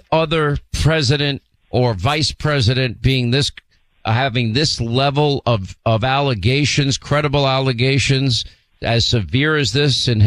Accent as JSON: {"language": "English", "region": "New York", "country": "United States", "said": "Because I'm from New York. I'm a little more, I don't know."}